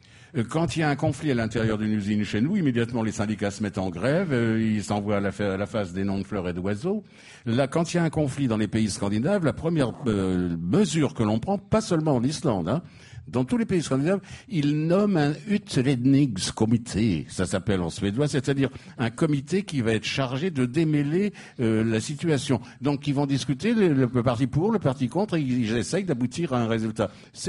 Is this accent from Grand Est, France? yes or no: yes; Reims, Grand Est, France; born there; Moi, je suis né à Reims, 340 000, comme par hasard.